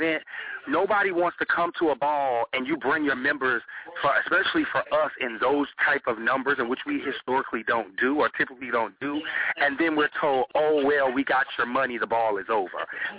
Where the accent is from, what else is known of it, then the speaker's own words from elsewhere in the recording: the South, United States; I'm from the South.